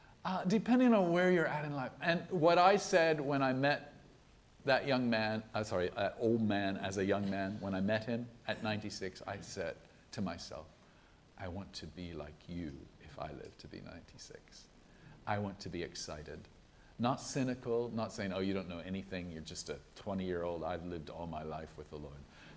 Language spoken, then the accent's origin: English; Florida, United States; But now I was back home in where I grew up. I grew up in Florida